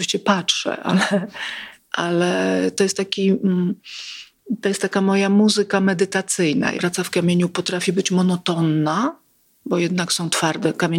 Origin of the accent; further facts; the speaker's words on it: Milan, Lombardy, Italy; Tak. Urodziłam się we Włoszech, w Mediolanie.